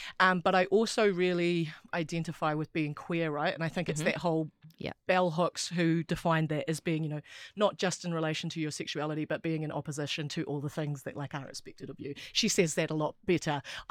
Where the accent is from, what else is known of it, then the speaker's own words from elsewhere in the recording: Wellington, New Zealand; because I grew up in Wellington, lived here my whole life.